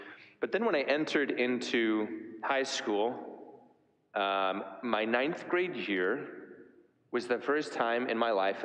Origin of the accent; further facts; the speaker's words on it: Lansing, Michigan, United States; Many of you know that I grew up in Lansing and grew up with 2 siblings and a mom and dad who are still my heroes